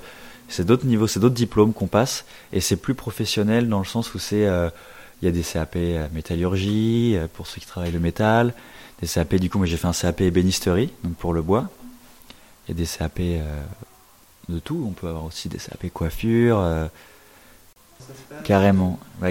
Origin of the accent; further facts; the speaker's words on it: Cholet, Pays de la Loire, France; now in Saint-Georges-sur-Loire, France; voilà, j'ai 23 ans et je vis à Saint-Georges-sur-Loire et je viens de Cholet, j'ai grandi à Cholet, cette bien belle ville, au cœur des Mauges.